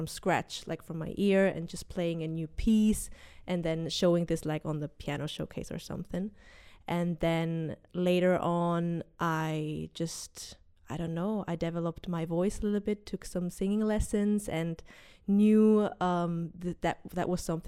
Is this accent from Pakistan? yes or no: no; Zurich, Switzerland; English is a second language; never in Swiss German or German, even though I'm from Zurich, because I always listened to English music.